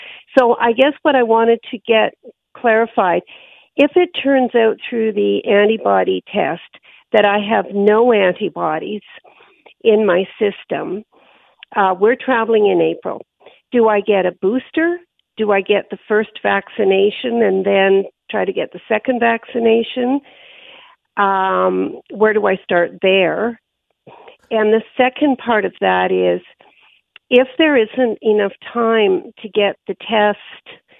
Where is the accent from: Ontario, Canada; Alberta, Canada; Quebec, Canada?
Alberta, Canada; born there; I was born in Alberta, and I'm 71, so I'm a senior.